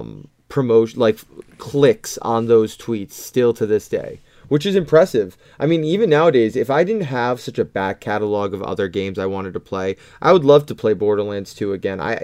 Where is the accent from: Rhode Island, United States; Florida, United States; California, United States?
Rhode Island, United States; accent: Rhode Island; Wow, there goes my Rhode Island accent coming out for me.